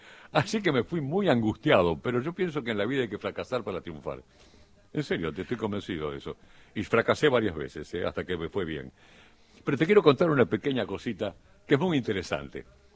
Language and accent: Spanish; Colonia Belgrano, Santa Fe, Argentina; En mi pueblo, en Colonia Belgrano